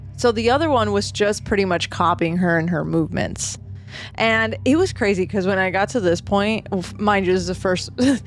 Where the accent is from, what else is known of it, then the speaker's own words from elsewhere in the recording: Boston, Massachusetts, United States; I'm from Boston. My Boston listeners!